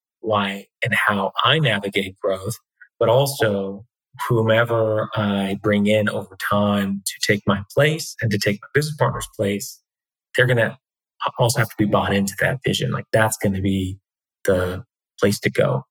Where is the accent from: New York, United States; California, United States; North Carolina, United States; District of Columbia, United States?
North Carolina, United States; Durham; hey, I'm from Durham. I'm going to tell you how to do affordable housing in Wilmington.